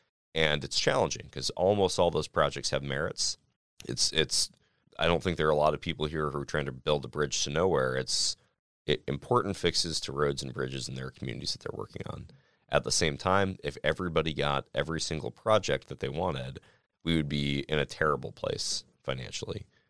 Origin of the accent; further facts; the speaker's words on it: Washington, United States; I was living in D.C. at the time, so working on criminal justice and behavioral health issues. I grew up outside of Spokane.